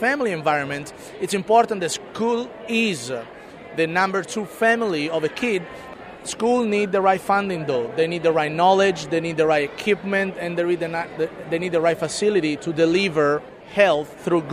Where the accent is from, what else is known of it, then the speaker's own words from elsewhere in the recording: Italy; English is a second language; growing up in Italy, I never seen problem like obesity, diabetes, and young children.